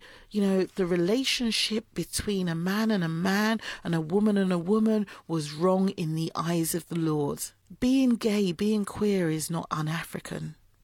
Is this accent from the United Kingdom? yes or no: yes; Islington, London, United Kingdom; I'm from Islington, so they could have topped up my oyster.